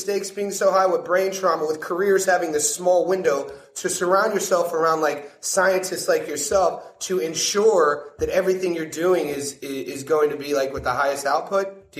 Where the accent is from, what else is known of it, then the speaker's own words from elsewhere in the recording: Youngstown, Ohio, United States; We grew up in Youngstown, in Ohio.